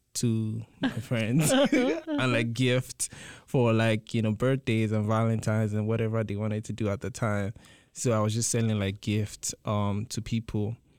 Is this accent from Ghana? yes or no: no; Nigeria; now in United States; I am from Nigeria. I moved to the United States 2 years ago.